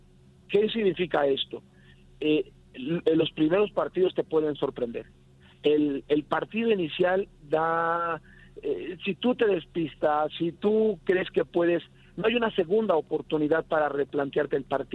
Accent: Mexico

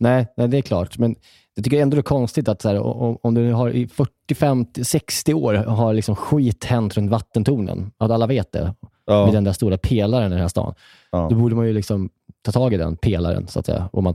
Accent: Björkvik, Södermanland, Sweden; i Björkvik, där jag kommer ifrån, finns det ingen vattentorn, för det är som en liten by.

